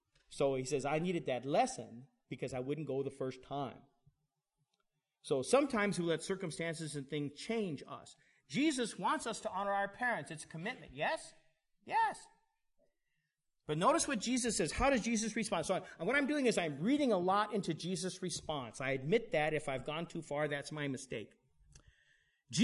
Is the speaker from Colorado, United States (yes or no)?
yes; Denver, Colorado, United States; when I was growing up in Denver, there were a lot of guys in the seminary where I was in school.